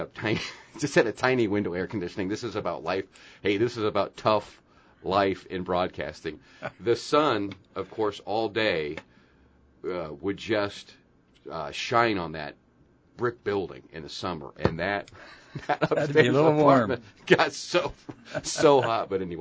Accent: Quad Cities, United States; I grew up in the Quad Cities.

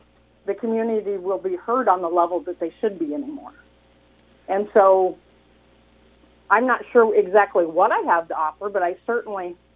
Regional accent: Illinois, United States; I grew up in Mercer County, and I went to school here. Later on, I went to Western Illinois University

